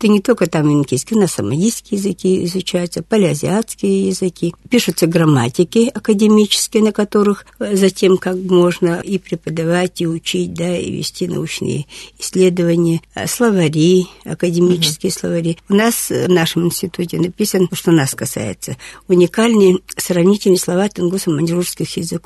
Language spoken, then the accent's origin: Russian; Amur Oblast, Russia; moved away as an adult; now in Saint Petersburg, Russia; я сама уроженка Амурской области. Я родилась в Лемешинском районе. Вот так сложилась моя жизнь. Я поехала поступать в 67-м